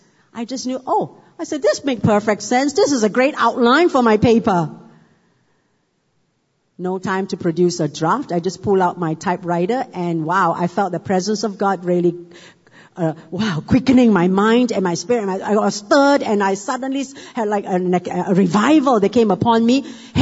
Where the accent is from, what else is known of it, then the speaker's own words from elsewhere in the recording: Malaysia; I'm from Malaysia. I'm a PR here.